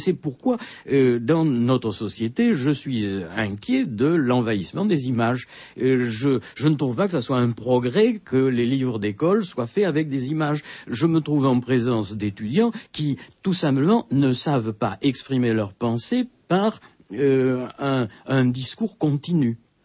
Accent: Bordeaux, Nouvelle-Aquitaine, France; Je suis né à Bordeaux et que c'est mon lieu, que je n'ai jamais voulu devenir parisien

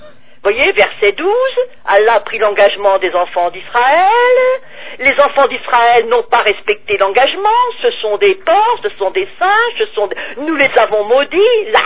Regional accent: France; born there; moi, je suis né en France

